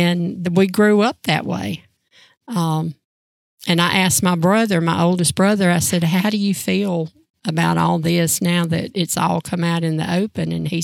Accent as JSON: {"language": "English", "region": "South Carolina", "country": "United States", "tie": "born or raised there", "also_born_or_lived": "New York", "said": "I was born in Manhattan, New York. And when I was 6 weeks old, mom had dad bring she and I home to South Carolina."}